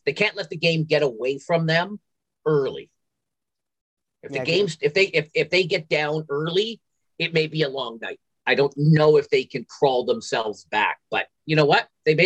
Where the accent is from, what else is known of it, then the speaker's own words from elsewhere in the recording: Canada; I'm from Canada, so it's always on TSN up here.